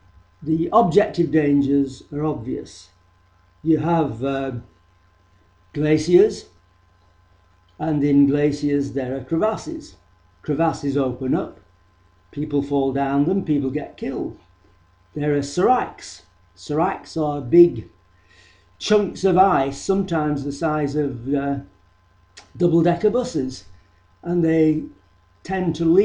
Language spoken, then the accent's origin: English; United Kingdom; As a British climber or mountaineer, we are often sheltered from the objective and subjective dangers of alpine climbing by the very fact that our own mountains are quite small in contrast to the Alps.